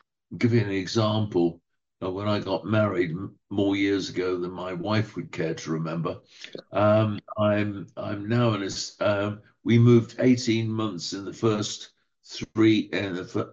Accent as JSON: {"language": "English", "region": "Scotland", "country": "United Kingdom", "tie": "born there", "also_born_or_lived": "Hong Kong / Japan / Kenya / Washington DC, United States", "said": "As you can tell from my accent, I'm certainly not Irish. I was born in Scotland, brought up. I won't say in the UK, peripatetic. I grew up in Hong Kong, Japan, Kenya, Washington DC, all over the place."}